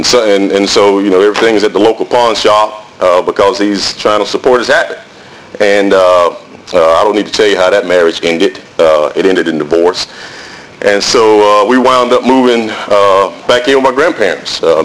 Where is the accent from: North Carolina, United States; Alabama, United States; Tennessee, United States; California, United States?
Alabama, United States; Birmingham; When I was growing up in Birmingham, Alabama played all their home games at Legion Field.